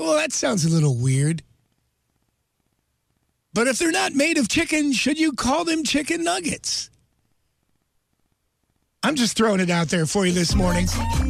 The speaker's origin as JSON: {"language": "English", "town": "Wilkes-Barre", "region": "Pennsylvania", "country": "United States", "said": "You know, and I'm from Wilkes-Barre originally. They haven't paved the roads in maybe a decade."}